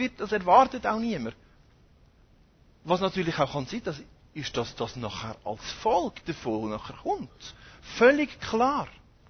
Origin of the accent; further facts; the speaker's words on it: Switzerland; Als Schweizer macht man das sowieso nicht.